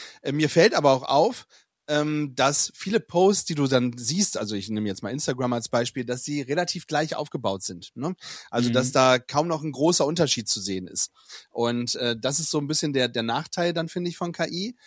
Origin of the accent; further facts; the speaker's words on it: East Germany, Germany; born there; Klar, ich bin im Osten geboren